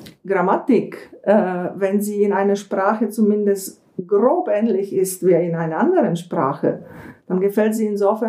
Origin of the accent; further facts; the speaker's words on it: Brno, South Moravian Region, Czechia; German is a second language; moved away as an adult; now in Germany; Geboren bin ich in Südmähren in Brno, auf Deutsch Brünn, und bin da aufgewachsen, bin zur Schule gegangen und dann später auch studiert, und irgendwann habe ich dann auch meinen deutschen Weg eingeschlagen.